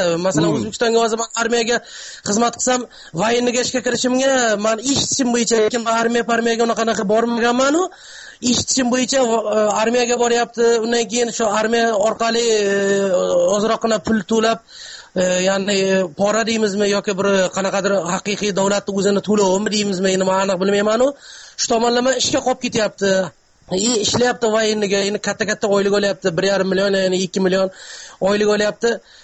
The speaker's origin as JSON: {"language": "Uzbek", "region": "Qashqadaryo Region", "country": "Uzbekistan", "lives_now": "Moscow, Russia", "said": "Qashqadaryodan men o'zi asli Moskvadan telefon qilyapman."}